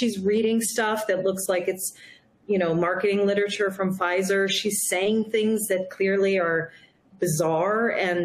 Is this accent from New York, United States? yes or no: yes; New York, United States; born there; I was born in New York State. I've been in New York City 20 years.